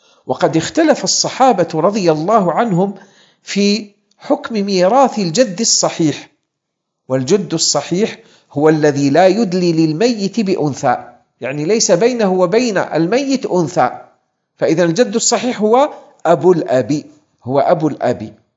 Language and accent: Arabic; Algeria; ورابغ الآن صارت ميقات لأهل المغرب، وهو ميقات أهل بلدنا الجزائر